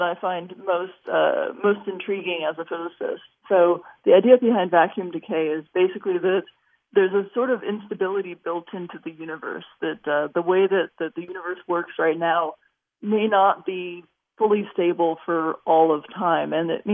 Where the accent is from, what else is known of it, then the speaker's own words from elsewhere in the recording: Los Angeles, California, United States; No, I grew up in Los Angeles. There wasn't a lot of sky.